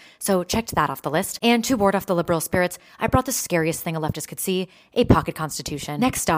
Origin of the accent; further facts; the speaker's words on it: New York City, New York, United States; moved away as an adult; this time visiting my hometown of New York City, the place where ovaries go to die.